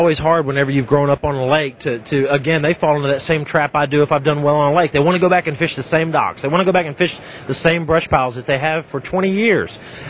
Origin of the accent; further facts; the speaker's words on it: Florida, United States; And growing up in Florida, you know how many docks are on Lake Okeechobee? Zero.